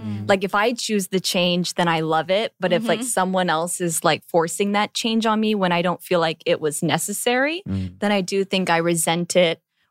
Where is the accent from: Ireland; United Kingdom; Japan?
Japan; also born or lived in United States; So I grew up in Japan.